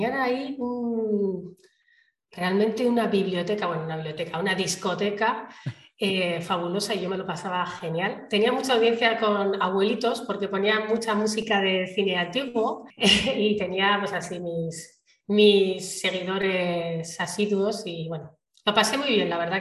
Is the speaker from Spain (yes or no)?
yes; Bilbao, Basque Country, Spain; yo nací en Bilbao. Bilbao pues es una ciudad pues en el norte, en el País Vasco, es una ciudad bastante potente económicamente.